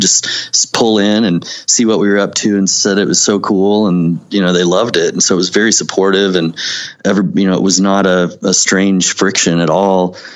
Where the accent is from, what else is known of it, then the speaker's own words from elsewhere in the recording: Missouri, United States; This is another thing that intrigues me about my hometown growing up, and it's in skating and all that. It's funny because the town over, the college town, Rolla